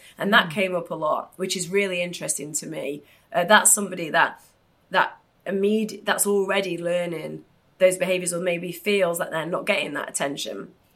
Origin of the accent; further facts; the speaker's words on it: England, United Kingdom; I'm English and I'm Northern English and we're kind of known for that.